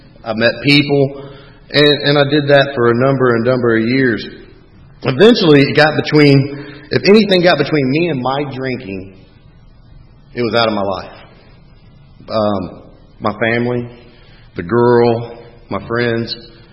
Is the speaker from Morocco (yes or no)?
no; Texas, United States; down there in Texas, where I'm from. I'm Texan.